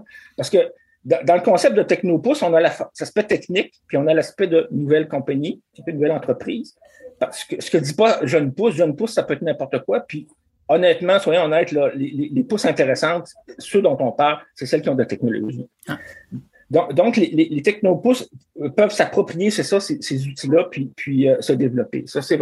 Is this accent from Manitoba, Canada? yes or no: no; Rivière-du-Loup, Quebec, Canada; Puis moi, je viens de Rivière-du-Loup, donc il y avait une coïncidence d'intérêt puis de lieu.